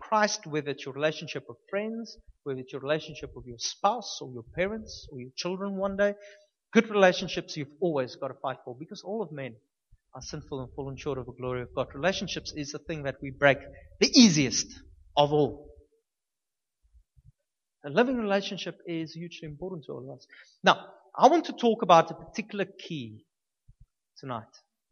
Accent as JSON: {"language": "English", "town": "Upington", "region": "Northern Cape", "country": "South Africa", "said": "Go to Upington. I'm from Upington."}